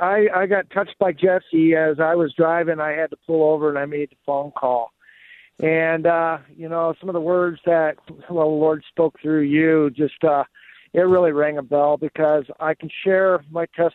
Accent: Ireland; I'm Irish.

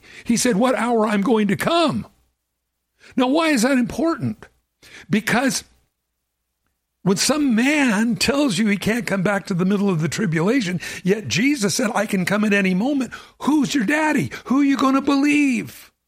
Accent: Los Angeles, California, United States; And I'm from Los Angeles. I grew up in L.A. County.

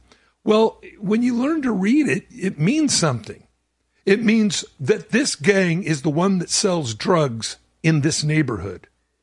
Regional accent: Los Angeles, California, United States; When I grew up in East LA, I grew up in the county of Los Angeles because we were between Whittier and Pico Rivera and it all comes together down there.

